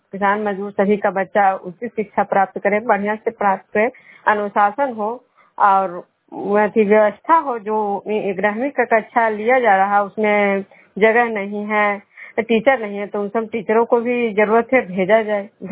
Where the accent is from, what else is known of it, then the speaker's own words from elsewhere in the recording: Bishnupur, Bihar, India; मैं बिष्णुपुर ग्राम खुदरा पंचायत नालंदा जिला नगर नरसा प्रखंड के निवासी हूँ।